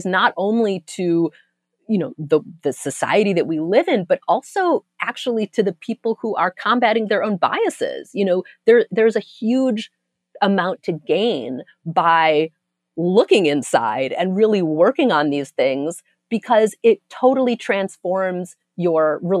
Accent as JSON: {"language": "English", "town": "Berkeley", "region": "California", "country": "United States", "tie": "born or raised there", "said": "this doesn't really apply to me because I grew up in Berkeley."}